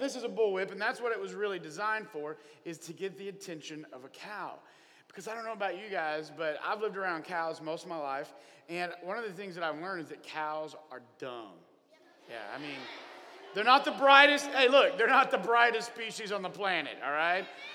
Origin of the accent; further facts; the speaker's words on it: Oklahoma, United States; also born or lived in Texas; Now, growing up in Oklahoma and Texas, I've seen bullwhips and always thought they were cool.